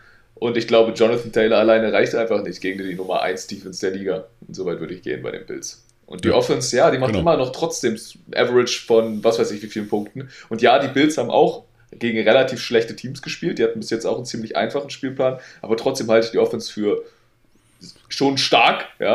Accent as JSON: {"language": "German", "region": "North Rhine-Westphalia", "country": "Germany", "said": "also ich komme einfach hier aus dem Pott."}